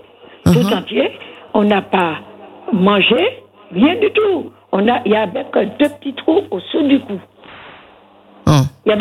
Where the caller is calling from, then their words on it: Ducos, Martinique; Oui, et je suis de Ducos. J'appelle pour demander quelque chose.